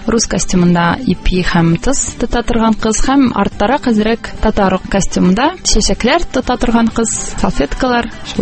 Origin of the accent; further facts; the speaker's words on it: Kazan, Tatarstan, Russia; Һәм шул 2008 елда Брюссельдә Казанны якладык һәм Универсиаданы үзебезнең туган шәһәребезгә горурланып алып кайттык.